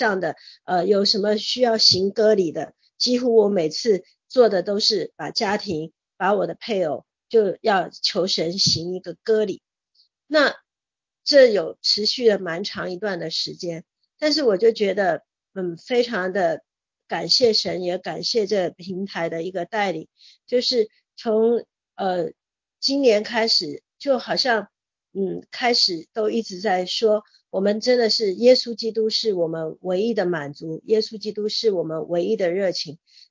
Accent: Taiwan; 我觉得我是从台湾出来的

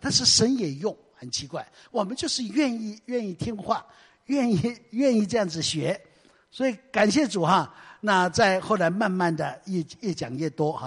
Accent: Taiwan; accent: Hakka; first language Hakka; 其实台湾话不是我的语言啊，我是讲客家话的。

